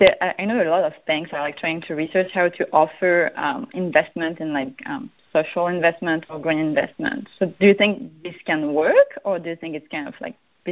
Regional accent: San Mateo, California, United States; I'm also from San Mateo, right next to Rahul, actually.

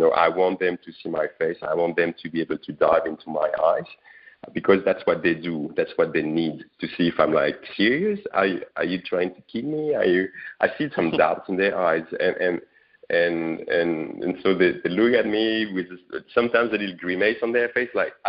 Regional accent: France; I'm from France, and I'm doing a little positive project.

